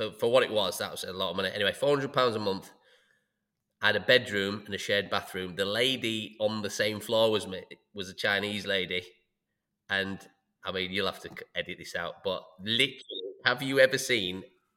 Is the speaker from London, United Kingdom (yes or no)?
no; Huddersfield, Yorkshire and the Humber, United Kingdom; also born or lived in Bahrain; So I was born in Bahrain, raised in Huddersfield.